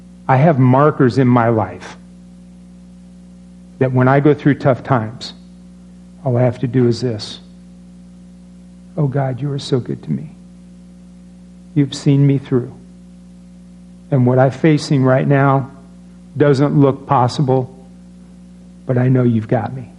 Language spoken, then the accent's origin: English; Storm Lake, Iowa, United States; born there; I was born in Buena Vista County Hospital, Storm Lake, Iowa.